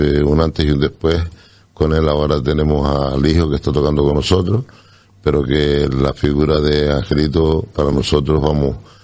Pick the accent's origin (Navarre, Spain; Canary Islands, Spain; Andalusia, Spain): Canary Islands, Spain; Cofete; saben que yo nací en Cofete, saben que yo soy cofetero, como digo yo.